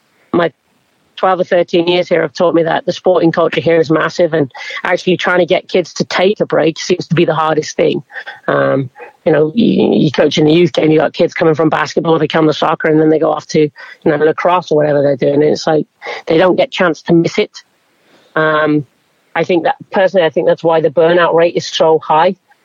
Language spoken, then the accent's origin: English; England, United Kingdom; now in United States; I know for me growing up in England